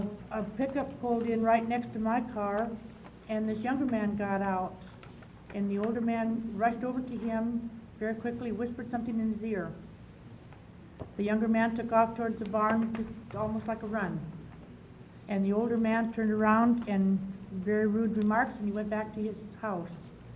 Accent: Tangent, Oregon, United States; from Tangent.

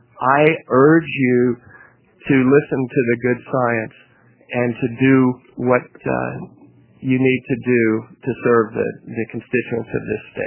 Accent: Texas, United States; I grew up in Texas

